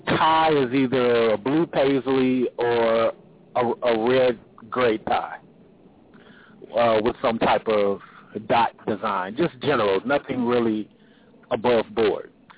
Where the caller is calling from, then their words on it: Atlanta, Georgia, United States; in Atlanta, and I have somewhat of a challenging question.